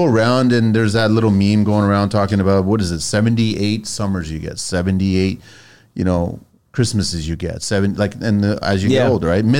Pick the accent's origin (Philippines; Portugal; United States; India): Portugal; Pico, Azores; So everyone knows I'm from Pico. That's where my family tree is from.